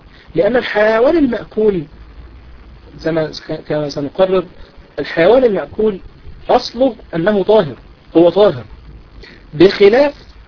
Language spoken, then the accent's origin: Arabic; Egypt; تغيير عندنا في مصر بالنسبة لمواعيد الإيه مواعيد التوقيت الصيفي